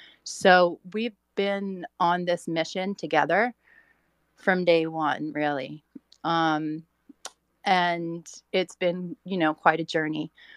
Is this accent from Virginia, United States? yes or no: no; Louisiana, United States; We came from Louisiana. You go to jail for a long time for smoking a joint there.